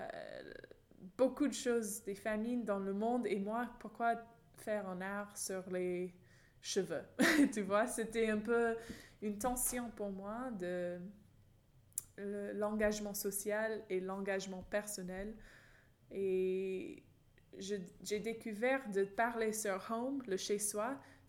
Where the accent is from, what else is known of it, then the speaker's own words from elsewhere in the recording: California, United States; French is a second language; Je dis jamais que je suis américaine, je dis je suis californienne.